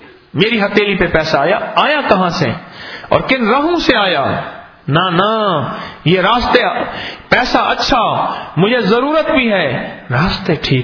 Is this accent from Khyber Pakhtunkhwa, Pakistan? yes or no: no; Uch Sharif, Punjab, Pakistan; اس شریف سے میری زندگی کا تعلق ہے، اس شریف میں میری، میرا بچپن سے پچپن زندگی گزری ہے،